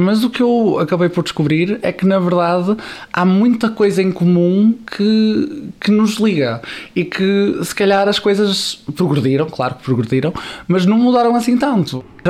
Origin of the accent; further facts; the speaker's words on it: Viana do Castelo, Norte, Portugal; tenho 20 anos, sou de Viana do Castelo